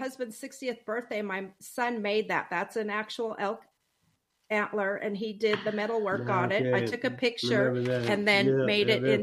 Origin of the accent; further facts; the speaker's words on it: Spokane, Washington, United States; also born or lived in Colville; that's where I was actually okay. born. I was raised in Spokane.